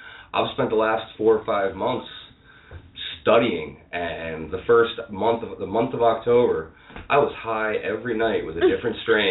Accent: Ireland; I am Irish.

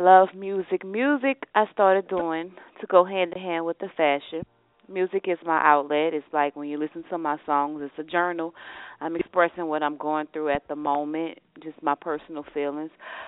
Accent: New Orleans, Louisiana, United States; now in Atlanta, United States; I'm from New Orleans. I've been in Atlanta for a minute holding it down, doing different things.

